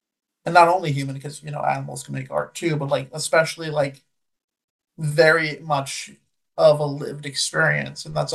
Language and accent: English; Mineola, New York, United States; born there; Well, I was born in Mineola, New York.